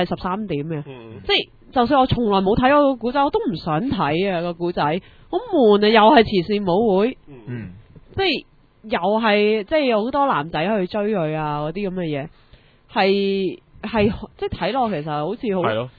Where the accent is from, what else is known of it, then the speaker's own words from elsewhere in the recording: Chaozhou, Guangdong, China; 我都系潮州人嚟，我唔识。